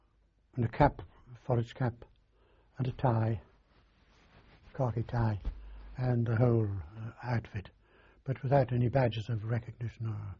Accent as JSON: {"language": "English", "country": "United Kingdom", "said": "I should really go through the American gate, even although I was British"}